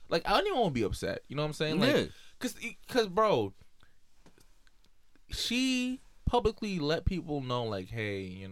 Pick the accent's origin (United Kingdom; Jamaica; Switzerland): Jamaica; also born or lived in Brooklyn, United States; Oh, yeah, definitely. I'm fucking Jamaican.